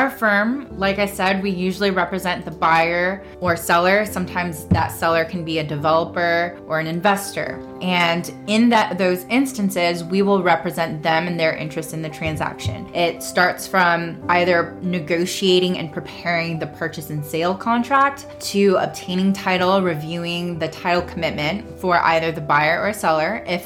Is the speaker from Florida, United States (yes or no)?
yes; Tampa, Florida, United States; So I grew up here in Tampa Bay. I went to Plant High School. So this is where my family is. This is where my friends are.